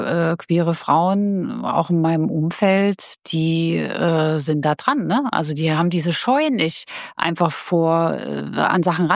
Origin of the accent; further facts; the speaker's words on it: Switzerland; Ich dattel da als Schweizer Männermesser durch die Gegend und mache alles.